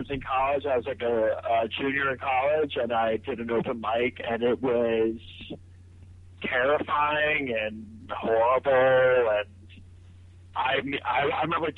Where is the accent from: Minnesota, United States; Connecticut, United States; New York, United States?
New York, United States; Manhattan; I grew up in Manhattan, and I was always really funny